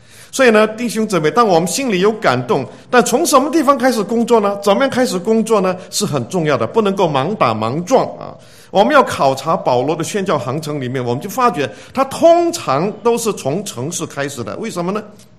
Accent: Malaysia; 我是从马来西亚来的，从持马来西亚的护照跟台湾的护照

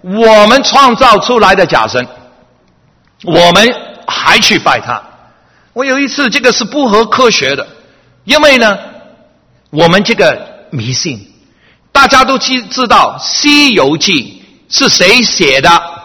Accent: Hong Kong; 我们香港的人，我是从香港来的

